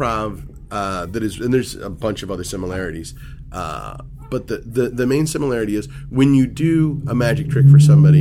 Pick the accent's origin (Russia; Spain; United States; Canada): United States; St. Louis, Missouri; also born or lived in Houston, United States / Detroit, United States; We moved from St. Louis, Missouri, to right outside of Houston, Texas, then back to St. Louis, then to Detroit, Michigan, then back to St. Louis.